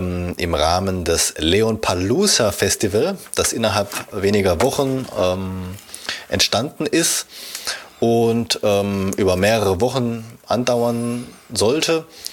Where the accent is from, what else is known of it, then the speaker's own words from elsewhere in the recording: Swabia, Germany; born there; Also ich als gebürtiger Schwabe darf da natürlich nichts sagen